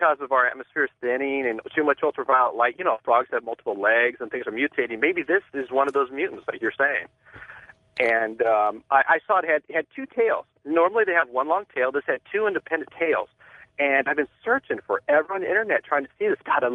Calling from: Los Angeles, California, United States; I'm calling from Los Angeles.

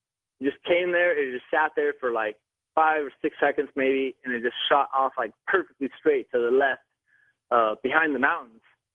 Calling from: Aliso Viejo, California, United States; Actually, I'm calling from Aliso Viejo in Orange County, but that's cool.

